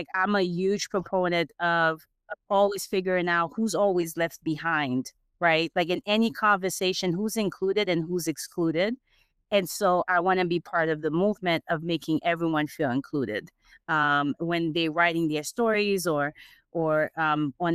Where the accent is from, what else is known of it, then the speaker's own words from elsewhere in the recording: Haiti; also born or lived in United States; I was born in the States, but I grew up in Haiti.